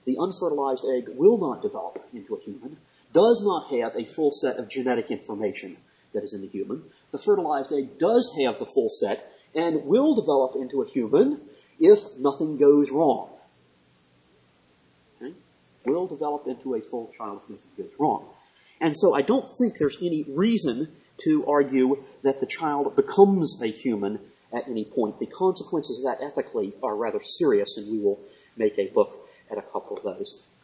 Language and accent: English; Washington, District of Columbia, United States; I grew up in Washington, D.C. area, spent my summers there.